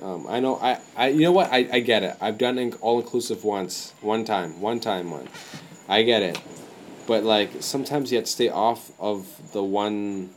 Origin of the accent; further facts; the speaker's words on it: Sudbury, Ontario, Canada; I have to say, like, I grew up in Sudbury